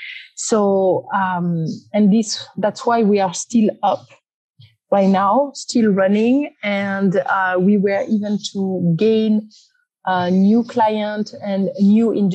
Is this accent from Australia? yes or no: no; France; accent: French; English is a second language; now in United States; because I'm European and I'm sure you recognize my very strong French accents.